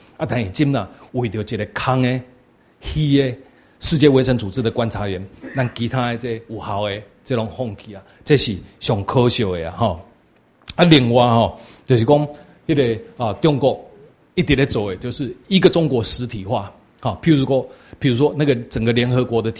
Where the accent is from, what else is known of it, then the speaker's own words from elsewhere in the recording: Taiwan; 可以直接涉及到我们台湾人民健康的这些事情